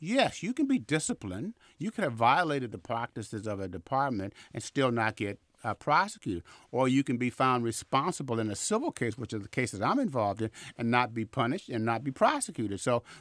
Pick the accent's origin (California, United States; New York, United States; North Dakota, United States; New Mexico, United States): California, United States; Vallejo; I grew up in Vallejo